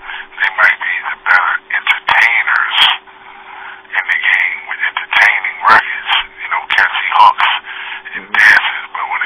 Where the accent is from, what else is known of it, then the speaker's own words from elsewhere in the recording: New York, United States; Well, I'm from New York.